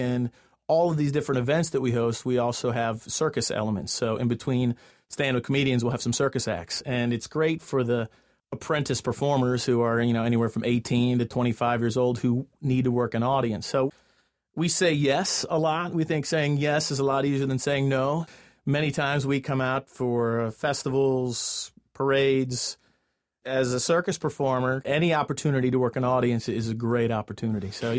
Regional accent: Villa Hills, Kentucky, United States; And I grew up in Villa Hills, Kentucky, and it was fascinating to be on a train

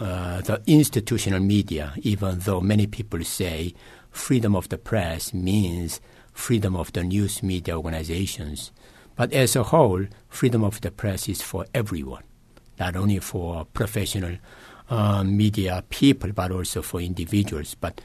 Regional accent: South Korea; English is a second language; moved away as an adult; now in United States; I am originally from South Korea, and I was a student in South Korea in the 1970s.

